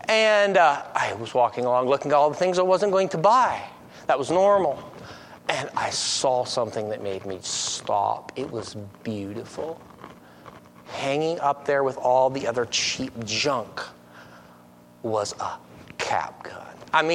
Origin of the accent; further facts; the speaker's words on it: North Carolina, United States; now in Holmes County, United States; I'm from Holmes County, Ohio. I grew up in eastern North Carolina with the big black bears all around